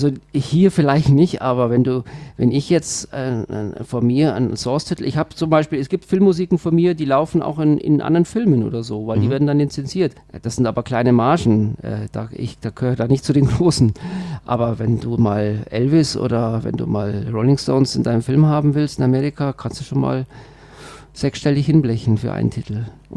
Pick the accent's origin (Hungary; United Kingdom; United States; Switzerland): Switzerland; now in Germany; Also ich bin ja Schweizer, also wenn ich das mal so sagen darf, aber nur Zugereister.